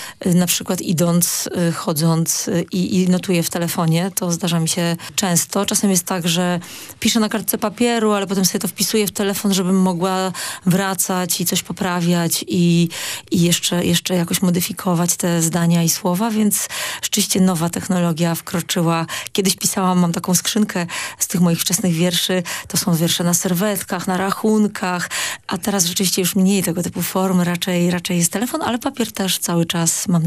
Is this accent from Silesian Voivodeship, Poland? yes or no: yes; Częstochowa, Silesian Voivodeship, Poland; Pochodzę z Częstochowy